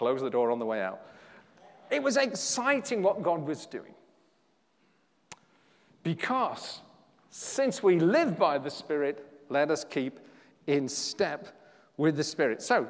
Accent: England, United Kingdom; We're English. We live in Southwest Sheffield.

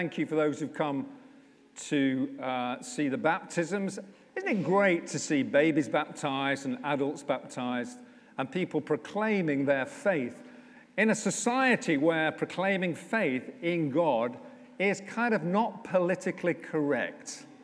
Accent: Sheffield, Yorkshire and the Humber, United Kingdom; I was a pagan. I was a lad from Sheffield. I wouldn't read the Bible.

